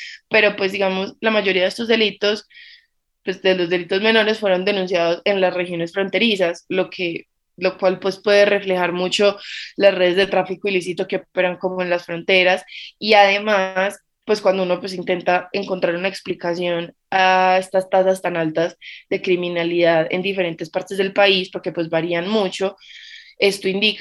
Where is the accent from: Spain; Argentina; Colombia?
Colombia; pues yo soy colombiana, vivo acá